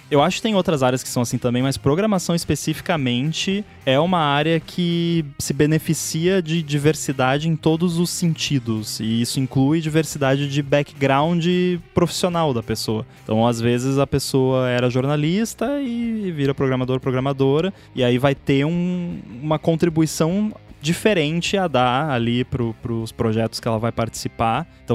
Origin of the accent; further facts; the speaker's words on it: Rio Grande do Sul, Brazil; now in Florianópolis, Brazil; é melhor eu ir lá no Rio Grande do Sul, lá na minha cidade natal